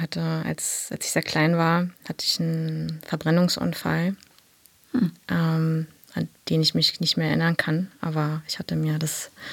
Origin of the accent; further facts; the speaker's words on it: East Germany, Germany; Na, ich bin in der DDR groß geworden. Da war noch DDR zu der Zeit, ja.